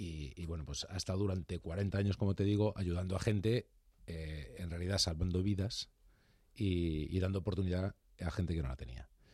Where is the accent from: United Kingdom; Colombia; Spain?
Spain; Madrid, Community of Madrid; yo soy de Madrid. Claro. Yo he vivido toda la vida en Madrid y estoy encantado de vivir en Madrid.